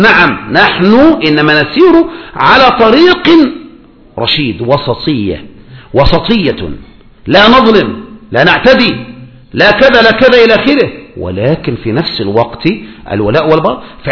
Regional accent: Egypt; بقى احنا معاصرون مصريون

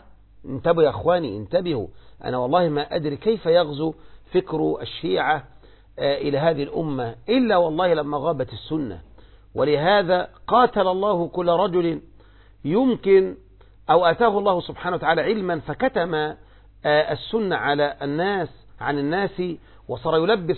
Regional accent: Egypt; أنتم عندكم في الجزائر وعندنا في مصر

